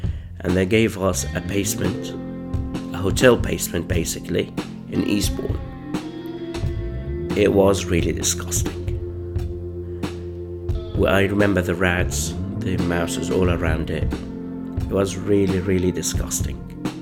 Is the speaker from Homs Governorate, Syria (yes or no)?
no; Damascus, Damascus Governorate, Syria; now in United Kingdom; I came from Syria, Damascus. I mean, my childhood was all based in Damascus. I never left Damascus before 2013.